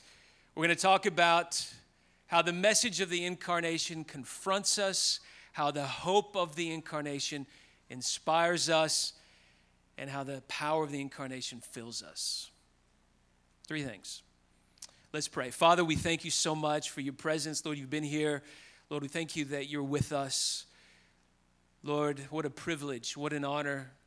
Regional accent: Memphis, Tennessee, United States; Memphis is my hometown.

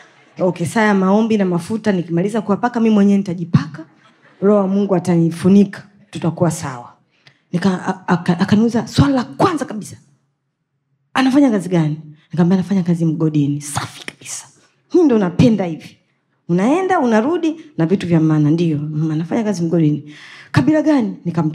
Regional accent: Tanzania; mimi ni Mnyamwezi, mambo pale ni mengi

